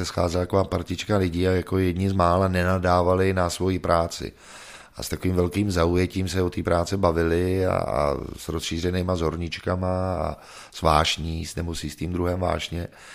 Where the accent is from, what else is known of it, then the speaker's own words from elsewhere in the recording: Liberec, Liberec Region, Czechia; To v Liberci, ještě odkud já pocházím, že jsem Liberečák.